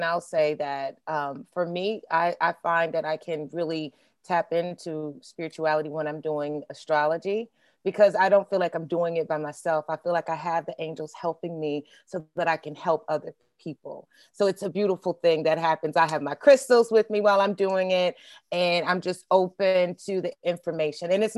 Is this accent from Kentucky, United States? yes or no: yes; Louisville, Kentucky, United States; And people like I come from Louisville, Kentucky, Midwestern area.